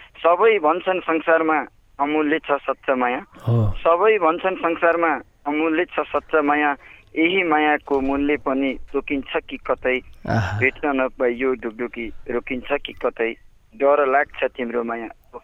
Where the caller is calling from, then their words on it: Mayatal, Karnali Province, Nepal; Chaukuni 5 मायातलबाट